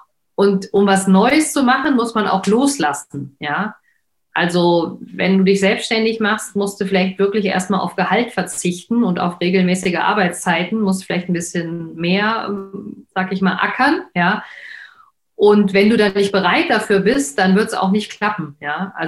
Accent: Frankfurt, Hesse, Germany; Ich komme ja aus Frankfurt, Nied, da kann man nach Höchst drüber laufen

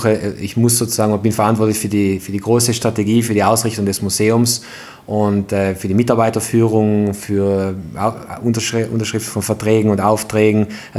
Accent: Bolzano, Trentino-Alto Adige, Italy; Direktor vom Naturmuseum Südtirol in Bozen und komme aus Bozen.

